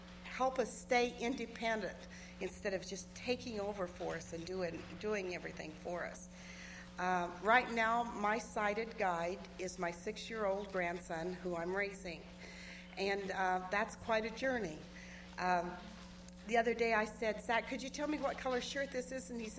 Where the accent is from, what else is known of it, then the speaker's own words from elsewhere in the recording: Fort Yukon, Alaska, United States; now in Anchorage, United States; I'm from Fort Yukon, currently living in Anchorage.